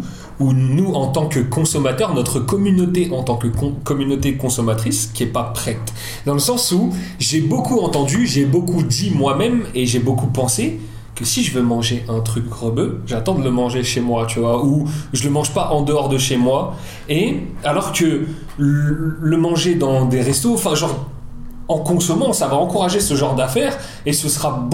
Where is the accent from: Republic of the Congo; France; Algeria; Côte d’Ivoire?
Algeria; quand j'étais petit en Algérie, j'ai découvert un truc.